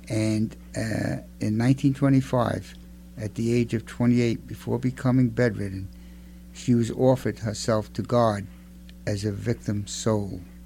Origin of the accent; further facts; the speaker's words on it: Brooklyn, New York, United States; accent: Brooklyn; As you all know, I'm from Brooklyn, and my diction is very Brooklynized.